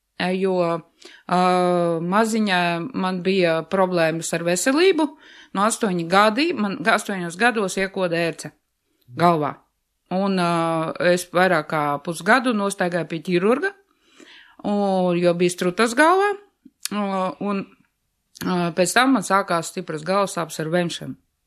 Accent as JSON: {"language": "Latvian", "town": "Kurmene", "region": "Bauska Municipality", "country": "Latvia", "tie": "born or raised there", "said": "Es esmu dzimusi un augusi aiz Krauklē, tas ir bijušā Stučka, un uzaugu es Kurmenes pagastā, tas bija Bauskas rajons, tagad viņš ir Valles pagasts. Dziļos mežos, es esmu piedzimusi daudz bērnu ģimenei, es vecākā no meitām"}